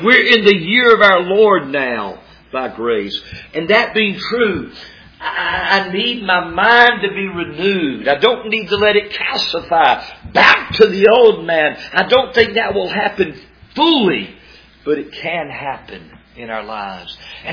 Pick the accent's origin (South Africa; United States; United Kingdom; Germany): United States; Fayetteville; And that's what happened in my deadness as a 14-year-old growing up in Fayetteville. Beginning 10th grade, 1973, September.